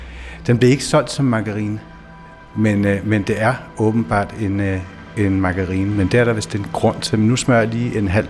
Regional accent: Region of Southern Denmark, Denmark; Jeg kommer jo fra Fyn af

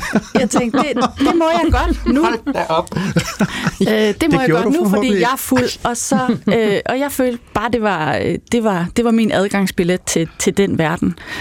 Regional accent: West Jutland, Denmark; jeg ved ikke, om det er, fordi jeg kommer fra Vestjylland, eller fordi det var i slutningen af 80'erne.

